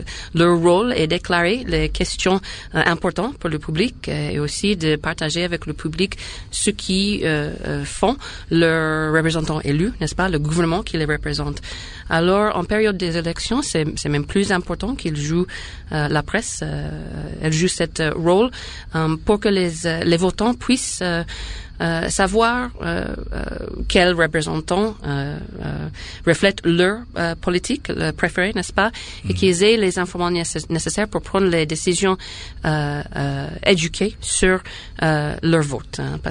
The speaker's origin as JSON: {"language": "French", "country": "United States", "said": "je suis américaine à l'étranger"}